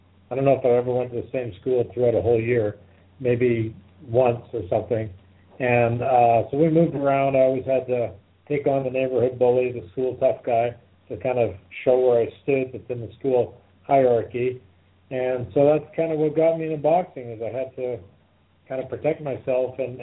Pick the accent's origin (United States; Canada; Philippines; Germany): Canada; British Columbia; also born or lived in Kitchener, Ontario; Well, I was born in Kitchener, that's correct, which is right near Toronto. And at 3, we moved to British Columbia, which near in Vancouver.